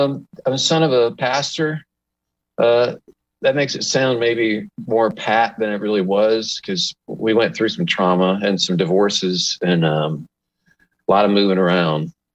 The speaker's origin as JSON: {"language": "English", "region": "Illinois", "country": "United States", "also_born_or_lived": "Indiana", "said": "Well, I'm from Illinois and Indiana, like little towns, moved around all over the place."}